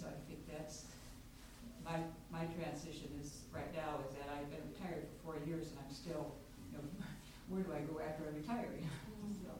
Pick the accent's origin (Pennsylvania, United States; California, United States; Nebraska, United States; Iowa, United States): Nebraska, United States; Lincoln; I'm from Lincoln, Nebraska, although we do spend a lot of time in Minnesota.